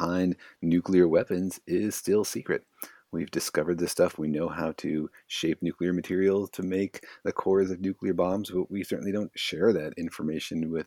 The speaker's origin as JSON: {"language": "English", "town": "Los Alamos", "region": "New Mexico", "country": "United States", "tie": "born or raised there", "said": "I grew up actually in Los Alamos, New Mexico, where a lot of that stuff happened."}